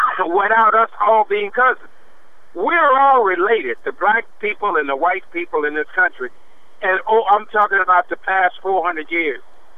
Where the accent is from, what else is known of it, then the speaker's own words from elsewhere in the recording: Louisiana, United States; I have cousins down in Louisiana, you know, because I'm a Cajun.